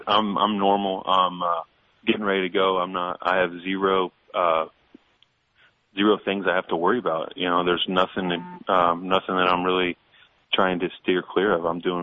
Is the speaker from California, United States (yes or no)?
no; Indianapolis, Indiana, United States; now in St. Louis, United States; Growing up in Indianapolis, we had a minor league team, but it wasn't a big deal.